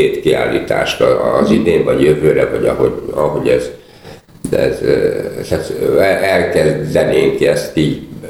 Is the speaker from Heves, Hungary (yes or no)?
yes; Eger, Heves, Hungary; én a gyerekkoromat Egerben töltöttem, és egy Egrinek vallom magamat